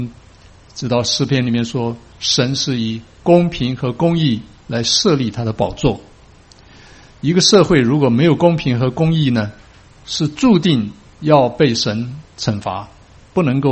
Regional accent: China; 那么就相当于我们中国人说是这个黄连啊、苦胆这一类的啊。

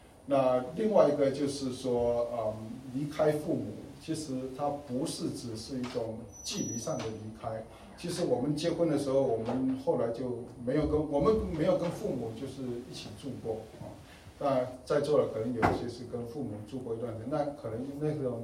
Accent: Fujian, China; 我是福建人他是四川人。那福建人，特别我们闽南的

